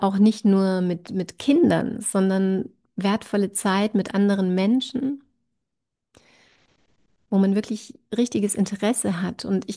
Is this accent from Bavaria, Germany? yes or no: yes; Bavaria, Germany; Also bei uns in Bayern ist es ja so, dass ab August die Sommerferien anfangen